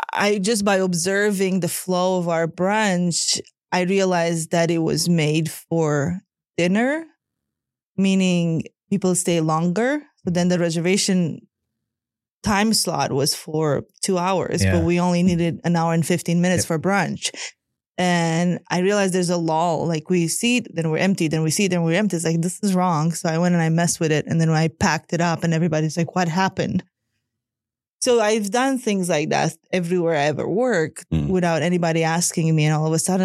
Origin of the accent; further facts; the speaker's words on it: Romania; now in United States; I have pledged allegiance to the United States flag, but I was born in Romania.